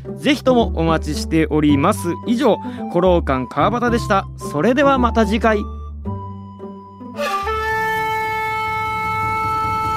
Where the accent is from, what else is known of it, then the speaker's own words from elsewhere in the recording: Kanagawa, Japan; 神奈川県出身の僕が愛知県出身で東京にゆかりのある